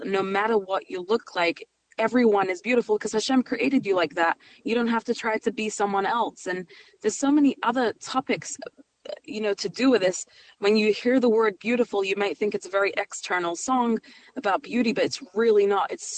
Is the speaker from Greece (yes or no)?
no; United Kingdom; now in New York, United States; I am British. I moved to New York 7 years ago.